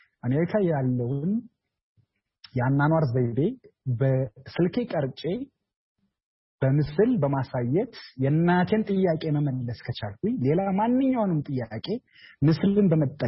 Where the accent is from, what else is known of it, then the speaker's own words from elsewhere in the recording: Amhara, Ethiopia; ያደኩት በሰሜን ማውንቴን በሰሜን ተራራዎች ብሔራዊ ፓርክ ውስጥ ነው ራስ ዳሽን አካባቢ ማለት ነው ወደ ጎንደር ጋ በልጅነቴ በጎች እየጠበኩ ከበጎች ጋር እየተጫወቱ